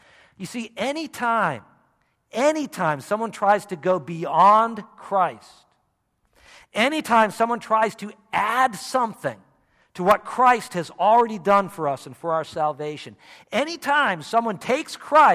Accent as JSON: {"language": "English", "region": "Massachusetts", "country": "United States", "tie": "born or raised there", "said": "You know, I grew up in Massachusetts where we had a lot of towns like this, a lot of mill towns."}